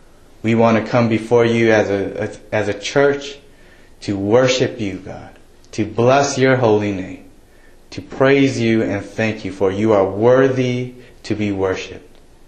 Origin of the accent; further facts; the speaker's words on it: Los Angeles, California, United States; I grew up in the Los Angeles area, so I was a huge Los Angeles Laker fan.